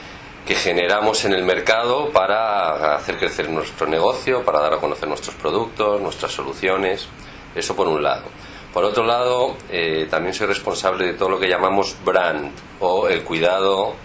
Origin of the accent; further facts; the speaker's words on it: Spain; now in Argentina; 13 años estoy aquí por elección, no por obligación. Con lo cual me siento un argentino más con un acento un poco diferente.